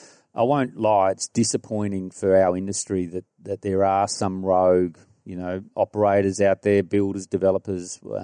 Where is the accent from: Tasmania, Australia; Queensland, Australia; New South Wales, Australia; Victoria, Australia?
New South Wales, Australia; Gunnedah; Well, look, I'm from Gunnedah